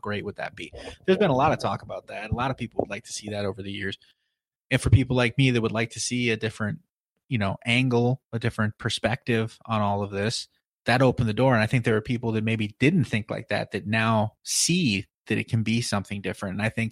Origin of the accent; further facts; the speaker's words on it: Midwest, United States; We're both from the Midwest. There ain't gonna be no green leaves anywhere but the trees.